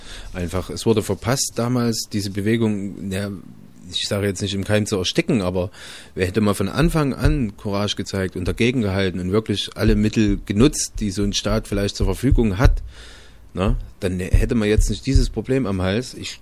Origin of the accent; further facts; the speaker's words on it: East Germany, Germany; ich habe natürlich eine DDR-Biografie, ich habe eine DDR-Vergangenheit.